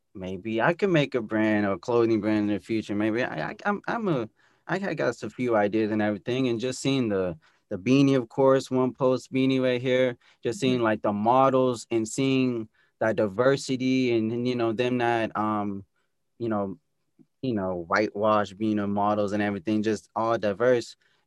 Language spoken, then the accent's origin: English; Columbus, Ohio, United States; born there; also born or lived in Cincinnati; I was born I was born in Columbus, Ohio, at the OSU Medical Center. I lived in Cincinnati.